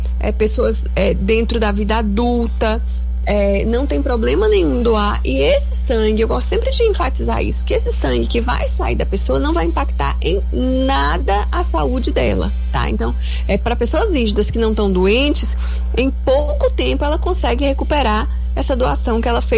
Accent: Guanambi, Bahia, Brazil; eu falo Guanambi porque eu sou de Guanambi, então, né?

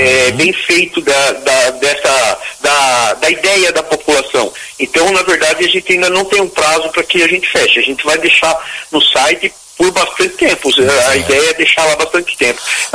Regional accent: Várzea, Brazil; Eu sou morador da cidade de Várzea, eu sou nascido aqui em Várzea, pra você ter uma ideia, pô, sou 59 anos de idade, eu lembro quando Várzea tinha 9 mil habitantes.

